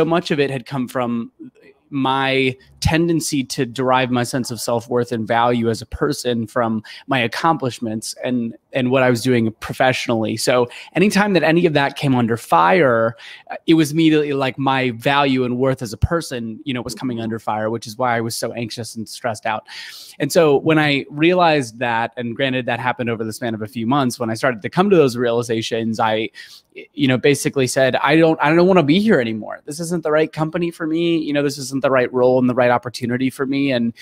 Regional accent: Ohio, United States; now in California, United States; that's why I moved from Ohio, where I'm from and where I went to school, to California, was to work at a startup because that was cool and sexy.

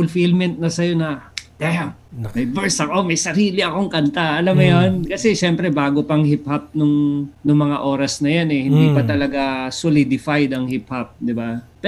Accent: Taguig, Metro Manila, Philippines; Kunwari kami, taga-Tagig kami, Marlica

